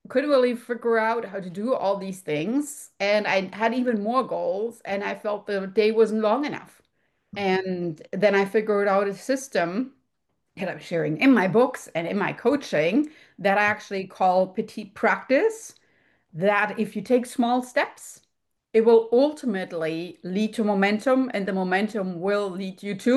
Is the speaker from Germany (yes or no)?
yes; Germany; English is a second language; you can hear from my accent, born in Europe, particularly in Germany, actually.